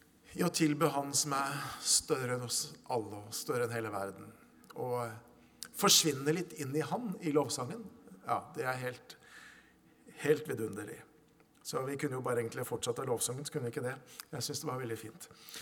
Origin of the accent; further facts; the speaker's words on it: Hokksund, Buskerud, Norway; accent: Eastern Norwegian; also born or lived in Vest-Telemark; Jeg snakker østlandsdialekt. Jeg har vokst opp dels I Vest-Telemark frem til jeg var 8 år, og så I, på Østlandet, Hokksund I nærheten av Drammen, frem til jeg vel flyttet hjemmefra I 20-årsalderen.